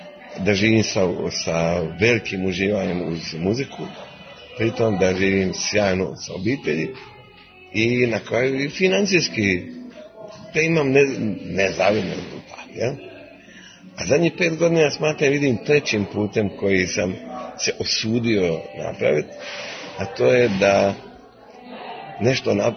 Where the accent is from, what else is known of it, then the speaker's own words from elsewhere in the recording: Bosnia & Herzegovina; now in Croatia; Posebno sam sretan zbog toga što se ja živim u Hrvatskoj, porijeklom iz Bosne, pa to sad samostalne države